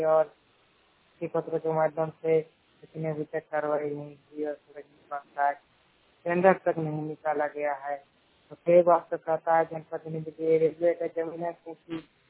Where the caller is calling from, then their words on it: Jharkhand, India; मैं प्रधान खंडा छाता गली पोस्ट प्रधान खंडा थाना बलिया पोस्ट या धनबाग से बोल रहा हूँ। मैं एक स्टूडेंट हूँ